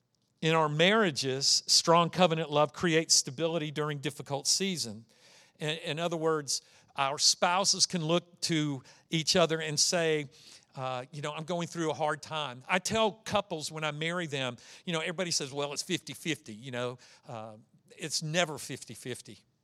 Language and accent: English; Ohio, United States; that's my Ohio tan, you know, because I'm originally from Ohio